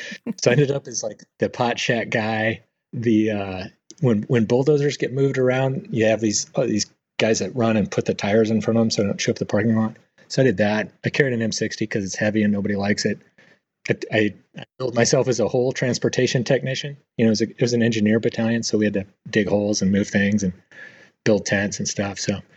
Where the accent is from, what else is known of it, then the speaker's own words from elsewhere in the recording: Redmond, Oregon, United States; I grew up in Redmond, Oregon, which is, if you look at the state, is kind of a square. It's generally right in the middle. So I had to drive to the next town in Bend.